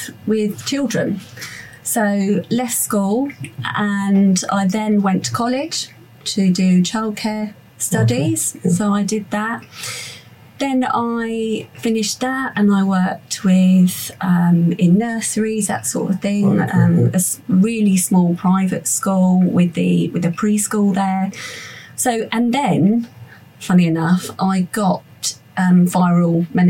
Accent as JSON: {"language": "English", "town": "Portsmouth", "region": "South East England", "country": "United Kingdom", "tie": "born or raised there", "also_born_or_lived": "Bournemouth", "said": "So I was born in Bournemouth, only lived there a short time, and over time moved gradually more towards Portsmouth. We moved quite a lot when I was a child."}